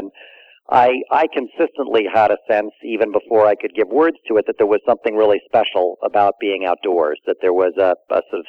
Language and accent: English; New York, United States; No, I grew up in New York making fun of New Jersey, and then ended up out here 20 years ago. But I grew up in New York